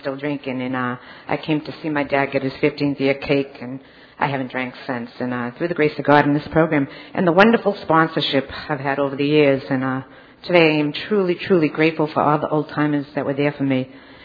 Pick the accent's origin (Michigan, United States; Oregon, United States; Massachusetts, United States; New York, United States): Massachusetts, United States; Boston; now in Fountain Hills, United States; And I'm from Fountain Hills, Arizona, originally Boston, if you can't tell.